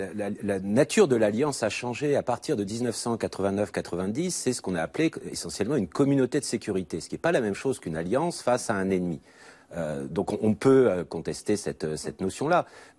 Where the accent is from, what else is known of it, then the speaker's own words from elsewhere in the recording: France; on peut tout à fait, en tant que Français, avoir cette vision du pilier européen